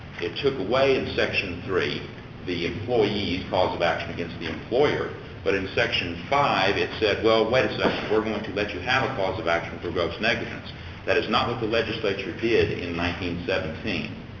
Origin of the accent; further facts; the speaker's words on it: Beaumont, Texas, United States; As the Sergeant Arms said … I'm from Beaumont, Texas.